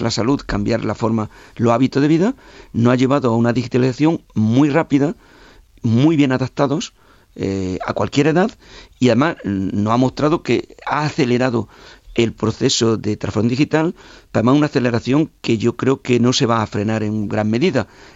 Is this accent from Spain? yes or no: yes; Jódar, Andalusia, Spain; soy de Jódar, un pueblo pequeño, 11.000 habitantes aproximadamente actualmente, en el Guadalquivir, en Jaén.